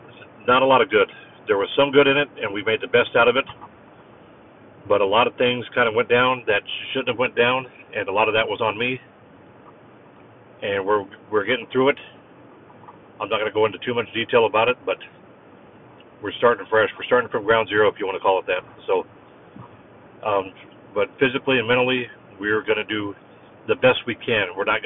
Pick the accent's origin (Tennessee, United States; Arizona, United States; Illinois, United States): Arizona, United States; We're both from Arizona originally, but we haven't been back in years